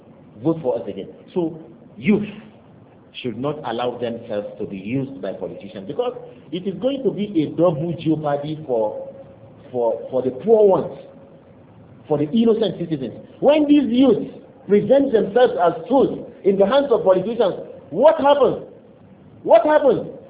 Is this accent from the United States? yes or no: no; Nigeria; I am thinking as Nigerian, there shouldn't be a Nigerian youth 18 and above that should, as of now, be foolish again.